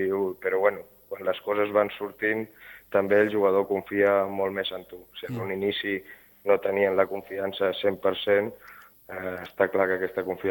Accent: Sitges, Catalonia, Spain; pues jo sóc de Sitges

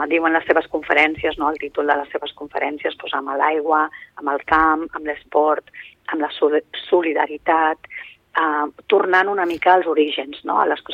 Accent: Sitges, Catalonia, Spain; som tot gent de Sitges

